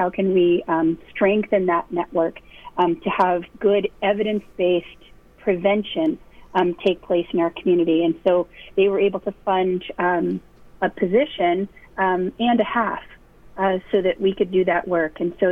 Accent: Torrington, Connecticut, United States; I grew up in Torrington, so Northwest Connecticut is very special to me, and I think it's such a special place.

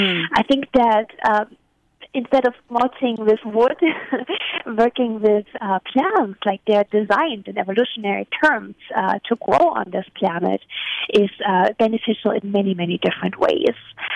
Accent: East Germany, Germany; English is a second language; I, as you can hear from my accent, I'm from Eastern Germany, and the landscapes of my childhood were a very dark and polluted place. My hometown was surrounded by soft coal mines

